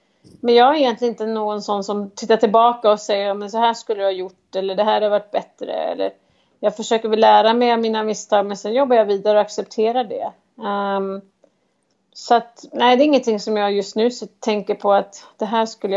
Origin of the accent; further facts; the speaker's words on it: Sweden; now in United States; jag pratar svenska hemma, vi har ju lite svenska traditioner